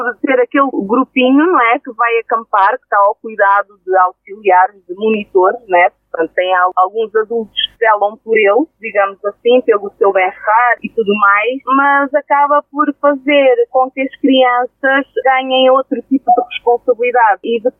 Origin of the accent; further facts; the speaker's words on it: Vergadinha, Portugal; Eu sou natural de Corujo, de uma aldeia pequena que é Vergadinha, e desde pequena eu gosto muito de ler.